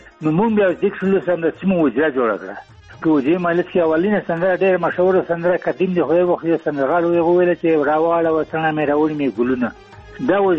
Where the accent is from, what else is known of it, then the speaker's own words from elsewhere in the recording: Khost, Afghanistan; born there; زه د خوست ولایت یم چې نوی کلي کې زیږیدلی یم یعنی شور ولسوالۍ